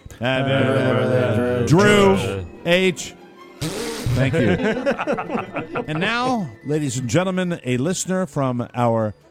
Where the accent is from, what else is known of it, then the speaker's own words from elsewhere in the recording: West Coast, United States; I'm from the West Coast, so I'm guessing it's a regional thing